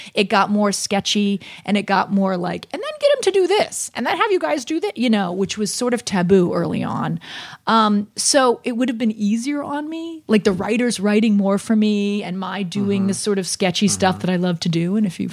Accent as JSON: {"language": "English", "town": "Orlando", "region": "Florida", "country": "United States", "tie": "born or raised there", "said": "My hometown."}